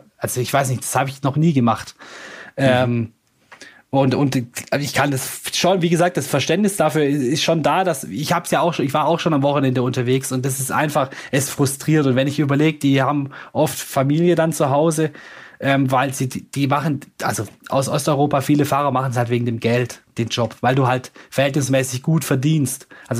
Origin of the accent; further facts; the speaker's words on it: Swabia, Germany; aber ich bin halt Schwabe, ja, gebürtiger Schwabe